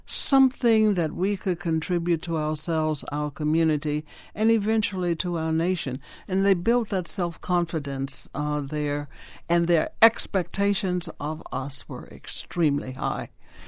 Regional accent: Vicksburg, Mississippi, United States; I was born in Vicksburg, Mississippi. I'll even give you the date, March 17, 1933.

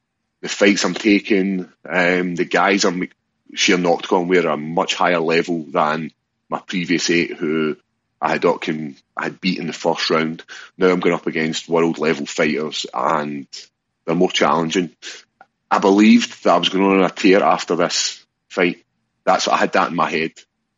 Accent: Glasgow, Scotland, United Kingdom; You know, then my first fight in my hometown didn't go so well.

